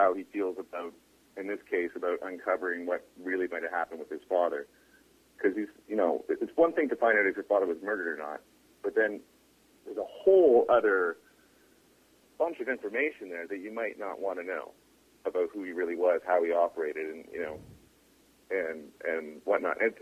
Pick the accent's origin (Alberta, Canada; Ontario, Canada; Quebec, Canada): Ontario, Canada; Windsor; I grew up in Windsor, Ontario, which is basically the model for Wanstead.